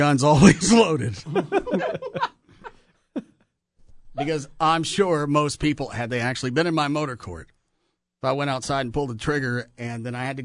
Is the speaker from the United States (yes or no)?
yes; the South, United States; Well, I'm from the South and I got whipped, but I wouldn't do it if I had kids.